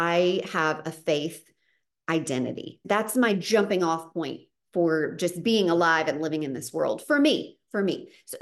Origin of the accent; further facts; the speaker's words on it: the South, United States; accent: Southern; now in Southern California, United States; I don't really know how my Southern accent, but living in Southern California now, is translating for them.